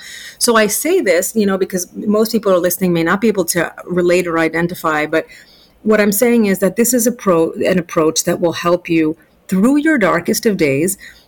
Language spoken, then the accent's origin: English; New York, United States; I'm a New Yorker